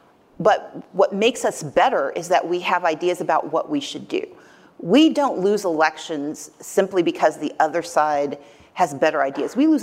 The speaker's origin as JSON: {"language": "English", "region": "Deep South", "country": "United States", "said": "I'm from the Deep South. It was always Democrats."}